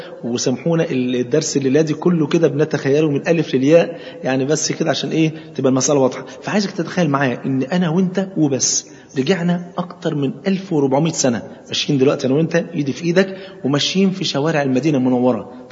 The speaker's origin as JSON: {"language": "Arabic", "country": "Egypt", "said": "عندنا في مصر هنا طبعا أنتوا عارفين إن الفول عندنا فرض عين"}